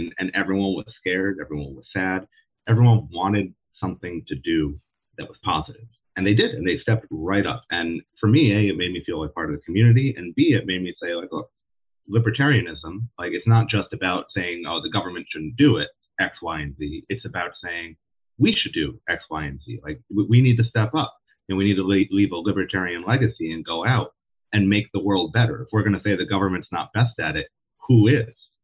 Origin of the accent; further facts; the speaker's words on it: Massachusetts, United States; we're both born and raised in Western Massachusetts, you know, quite different places.